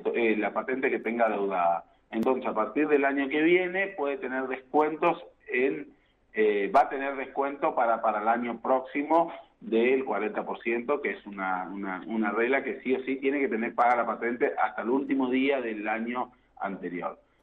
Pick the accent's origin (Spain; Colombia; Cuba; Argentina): Argentina